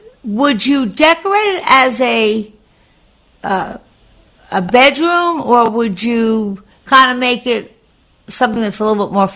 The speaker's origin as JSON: {"language": "English", "region": "New York", "country": "United States", "tie": "born or raised there", "said": "I grew up on Long Island, and when I first started working in the city, so I had a house, and it had a basement"}